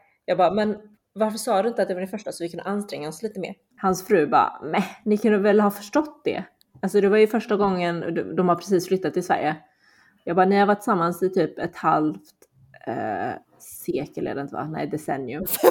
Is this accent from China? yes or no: yes; China; Bridge, Top Hong Yo, som är det liksom spelet som vi spelar med när vi är många kineser.